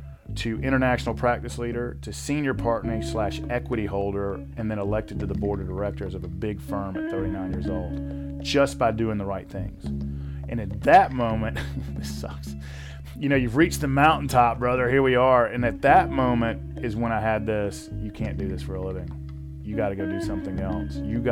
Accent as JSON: {"language": "English", "town": "Atlanta", "region": "Georgia", "country": "United States", "tie": "born there", "said": "I'm born in the south side of Atlanta, near the airport."}